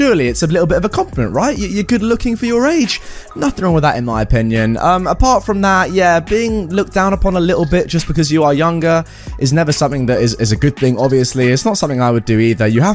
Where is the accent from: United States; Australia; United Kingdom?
Australia; I went to the US, I'm Australian, to do the Disney International College Program